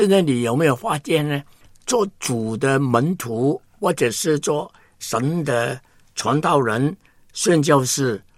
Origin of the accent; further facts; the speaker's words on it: Hong Kong; 因为我在香港出生，在香港长大